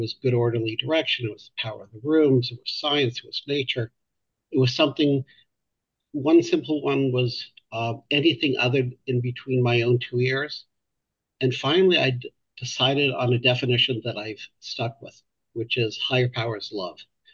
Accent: Calgary, Alberta, Canada; I grew up Jewish in Calgary

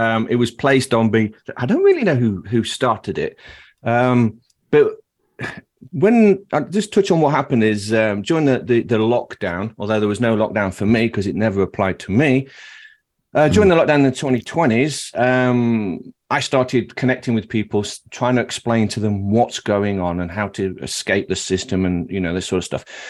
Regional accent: England, United Kingdom; accent: blend of English accents; accent. It's a blend of all sorts of different accents from England. So I moved around a lot. So this is my accent. I don't think anyone else speaks like I do.

